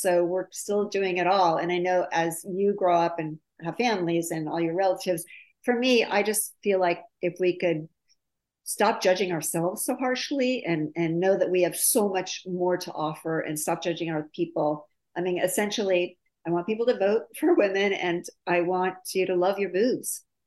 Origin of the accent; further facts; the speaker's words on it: Ohio, United States; when I was a little girl, I grew up in Ohio and we had 4th of July parades.